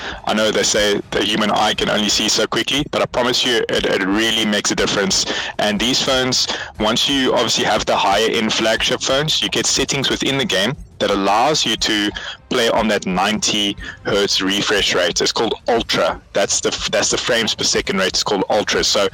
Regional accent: Cape Town, Western Cape, South Africa; I left to Johannesburg, because I'm from Cape Town.

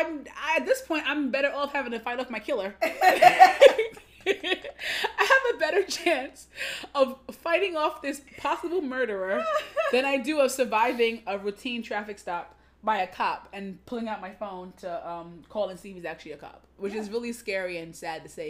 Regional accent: Hunts Point, New York, United States; when I grew up in Hunts Point, and now there are black people there, but, like, when I was growing up, it was mostly Hispanic neighborhood.

